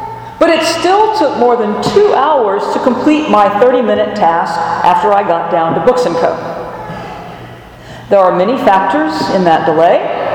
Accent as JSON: {"language": "English", "region": "the South", "country": "United States", "said": "bless your heart, I'm from the South, where even subconsciously one avoids the appearance of unfriendliness."}